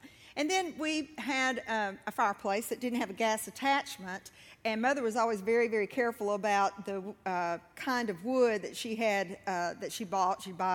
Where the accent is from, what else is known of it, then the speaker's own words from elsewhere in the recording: Arkansas, United States; So, growing up in South Arkansas, there were quite a few rolling hills of pine.